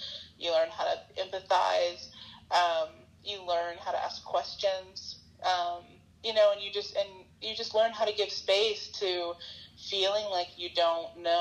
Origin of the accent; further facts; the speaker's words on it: the South, United States; growing up in the South, one of the things that I really struggled